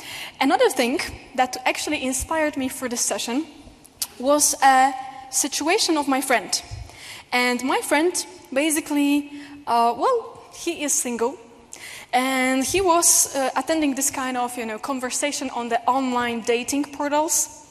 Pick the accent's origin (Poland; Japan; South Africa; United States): Poland; English is a second language; First of all, of course … the surname clearly indicates that I'm somewhere from the Eastern countries, which means, in my case, it's Poland.